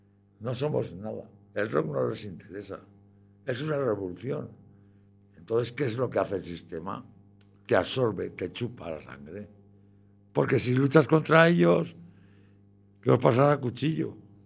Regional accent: Monzón, Aragon, Spain; Yo, mira, en mi pueblo, en Monzón, hay una pintada muy buena

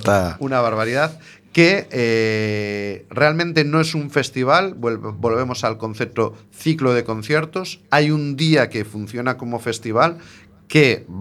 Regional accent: Galicia, Spain; pero que como gallego tengas la oportunidad de, moviéndote solo unos kilómetros, ver a … me parece impresionante.

